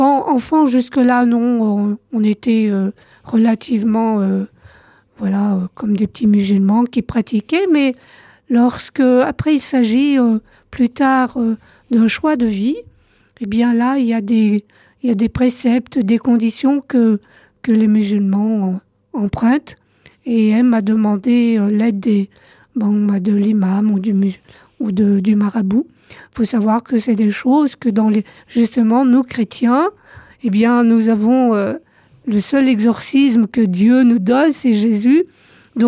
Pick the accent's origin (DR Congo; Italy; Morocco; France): France; parce que j'ai grandi en France